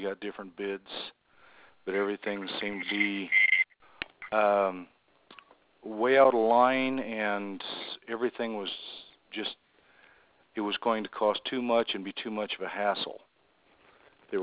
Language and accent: English; Albuquerque, New Mexico, United States; I am from Albuquerque, New Mexico.